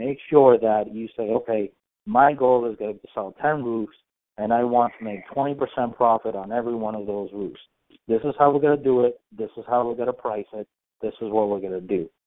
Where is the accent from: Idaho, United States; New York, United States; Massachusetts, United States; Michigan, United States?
Massachusetts, United States; I mean, I'm from Massachusetts, so here everybody and their cousin and their uncle and your neighbor next door is going to sue you